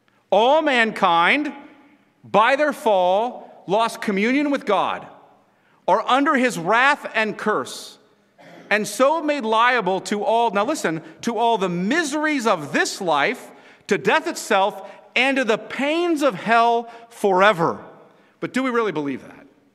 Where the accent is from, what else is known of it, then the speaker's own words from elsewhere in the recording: California, United States; I drive around Greenville, which is just, as a Californian, you have to understand.